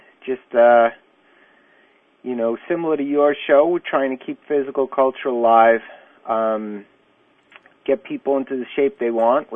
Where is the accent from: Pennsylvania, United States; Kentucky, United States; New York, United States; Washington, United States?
New York, United States; also born or lived in California; now in Oregon, United States; I grew up in New York, and I lived in California for a while and settled down in Oregon.